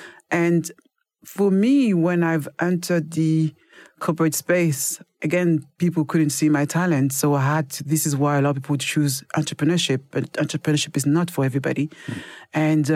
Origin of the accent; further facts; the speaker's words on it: Paris, Île-de-France, France; I grew up in Paris. But I also grew up with a family where we were living in a small flat with five of us